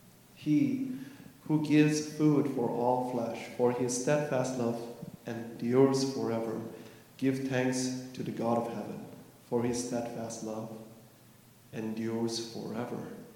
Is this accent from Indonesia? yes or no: no; Malaysia; English is a second language; now in United States; So if you guys don't know, I'm from Malaysia. I came to the States 10 years ago.